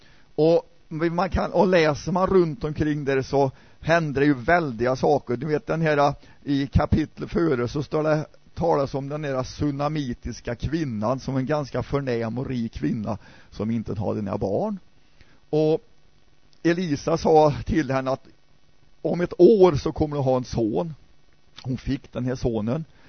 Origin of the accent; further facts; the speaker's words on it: Värmland, Sweden; När jag växte upp, då hörde jag talas om, jag vet, jag är värmlänning.